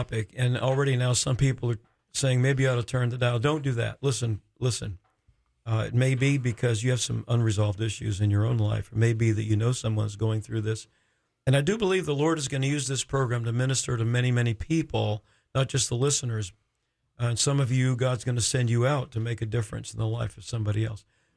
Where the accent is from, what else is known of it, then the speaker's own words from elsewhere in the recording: Florida, United States; also born or lived in Maine; I was born in Maine, but I was five when we moved to Florida, so that doesn't happen in Florida.